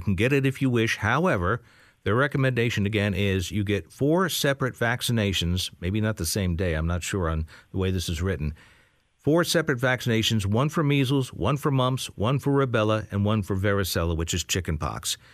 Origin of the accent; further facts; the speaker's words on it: New York, United States; I was growing up in Metro New York